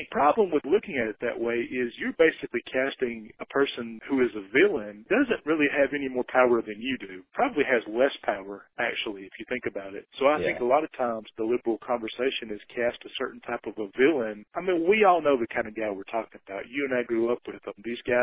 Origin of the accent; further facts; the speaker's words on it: Alabama, United States; well, we're from Alabama and our high school had batshit dripping from the ceiling